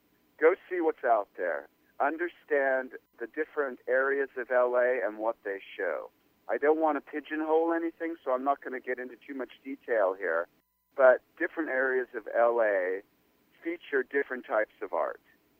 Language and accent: English; United Kingdom; also born or lived in Los Angeles, United States; one an American background, where I am an American citizen, I was born in L.A., and the other is my upbringing in Britain, so I've been exposed to these two different cultures